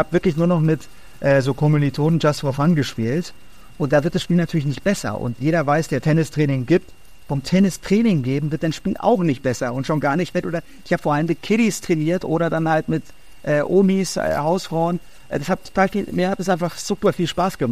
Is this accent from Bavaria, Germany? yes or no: yes; Vaterstetten, Bavaria, Germany; Ich komme so aus dem Münchner Osten, Vaterstetten-Waldham.